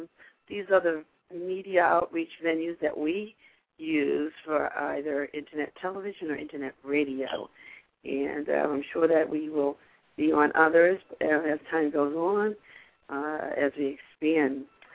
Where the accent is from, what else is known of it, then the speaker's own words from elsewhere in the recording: New England, United States; we're from the New England area.